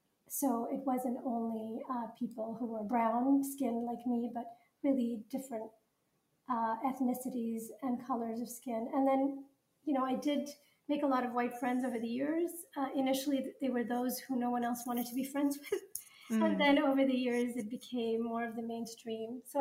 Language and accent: English; Montreal, Quebec, Canada; English is a second language; now in United States; And then I grew up in Canada, so I very much identify as a Canadian and a Quebecer as well, which is, I grew up in Montreal, speaking French. I think my identity is very much that of somebody who's multilingual and multicultural, multi-ethnic.